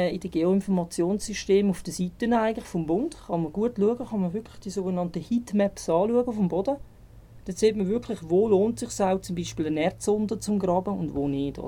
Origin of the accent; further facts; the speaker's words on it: Switzerland; Ist bei uns in der Schweiz ein Thema.